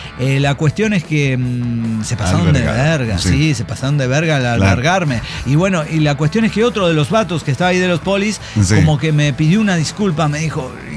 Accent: Cancún, Quintana Roo, Mexico; soy de Cancún, Quintana Roo

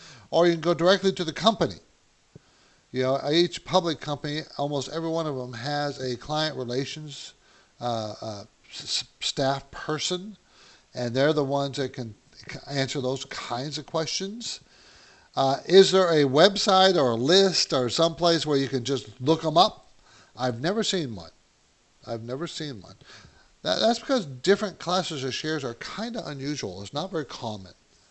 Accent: San Diego, California, United States; I grew up in San Diego, so we all called it PB.

